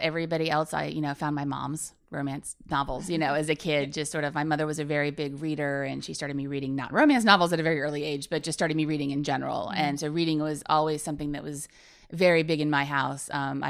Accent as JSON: {"language": "English", "region": "Virginia", "country": "United States", "tie": "born or raised there", "said": "I grew up in Virginia, but I went to school in Rhode Island for a while."}